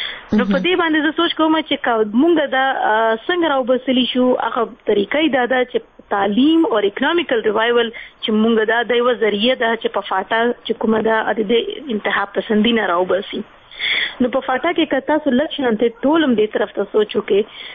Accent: Khyber Pakhtunkhwa, Pakistan; also born or lived in Islamabad, Pakistan / Dera Ismail Khan, Pakistan; زه یوه قبایلي یم، زه د ساؤتھ وزیرستان یم، مسوده یم

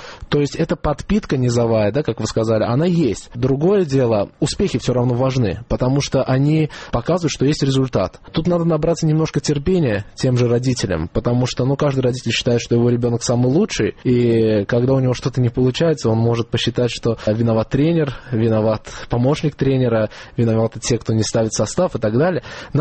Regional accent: Azerbaijan; Да. Я из Азербайджана.

